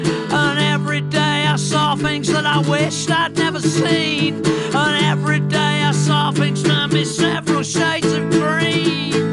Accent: England, United Kingdom; being English, you just think, well, everything comes from America. And we, you know, that's what it was like growing up.

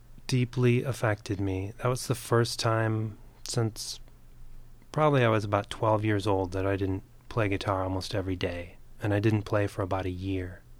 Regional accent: Michigan, United States; And I grew up in Michigan, and every year in elementary school, at least once, they would show us this movie, a Canadian movie called Paddle to the Sea.

